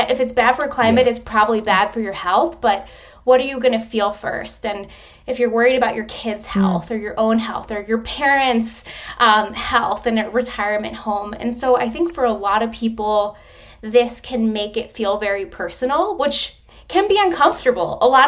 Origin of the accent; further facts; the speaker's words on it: New York, United States; and I'm from New York originally